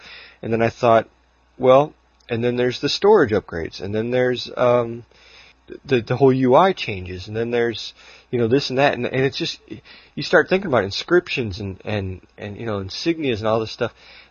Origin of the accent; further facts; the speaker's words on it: Chicago, Illinois, United States; accent: Chicago; So that's, although I hate the Chicago accent. That's just because I grew up there.